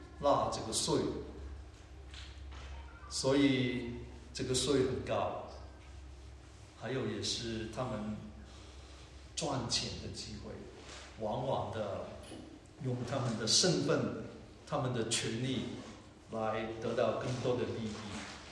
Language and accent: Chinese; Hong Kong; 我记得我小的时候在香港很贫穷嘛，经常去爬别人的番石榴树